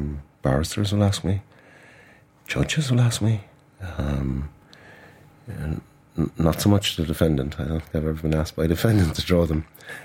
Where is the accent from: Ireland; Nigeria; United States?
Ireland; Munster; I guess I'm from Kerry